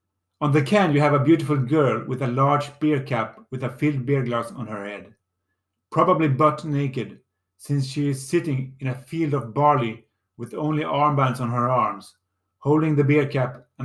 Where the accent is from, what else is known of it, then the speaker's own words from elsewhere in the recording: Lund, Skåne, Sweden; in the village Röstånga, 35 minutes away with car from my hometown Lund.